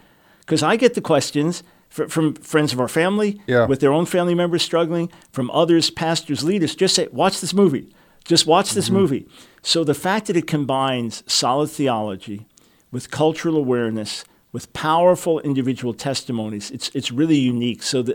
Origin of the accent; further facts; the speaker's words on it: Long Island, New York, United States; also born or lived in Manhattan; Born and raised in New York City.